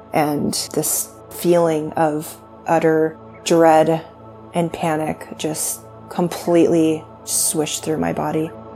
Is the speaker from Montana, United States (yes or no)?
yes; Montana, United States; born there; I was born in Montana. She was very young.